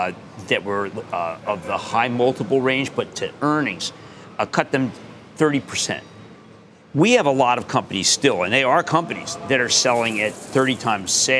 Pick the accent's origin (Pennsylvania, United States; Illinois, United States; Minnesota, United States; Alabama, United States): Pennsylvania, United States; Philadelphia; I'm from Philly.